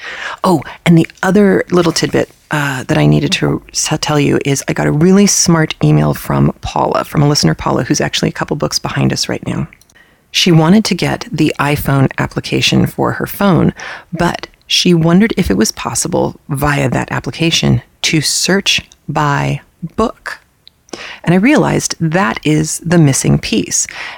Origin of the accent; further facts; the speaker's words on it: United Kingdom; accent: British; you just have to put up with my lousy British accent that occasionally fades into Australian for reasons that are still a complete mystery to me.